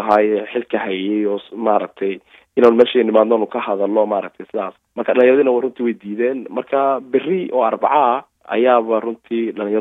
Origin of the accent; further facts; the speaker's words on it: Somaliland, Somalia; now in Sweden; annagu reer Soomaaliland baan nahay